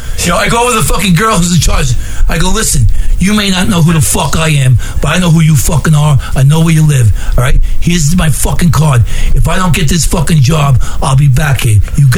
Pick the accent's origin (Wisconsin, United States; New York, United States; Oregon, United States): New York, United States; Levittown; We're hanging out at the pool. You know, where I grew up in Levittown.